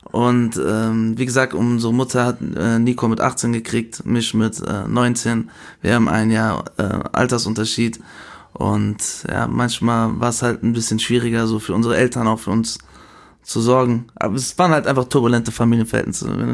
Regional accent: Langen, Hesse, Germany; Aber wir kommen eigentlich aus Lang. Wir waren in Lang.

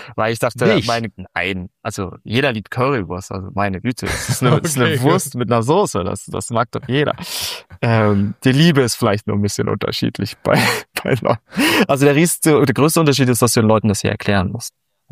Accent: Lemgo, North Rhine-Westphalia, Germany; aus meiner Heimat, aus Lemgo.

